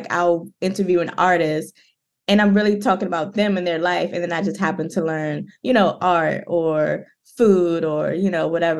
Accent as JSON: {"language": "English", "town": "Washington", "region": "District of Columbia", "country": "United States", "tie": "born or raised there", "said": "I'm a DC native. I grew up in River Terrace in Ward 7 off like Benin Road, Minnesota Avenue."}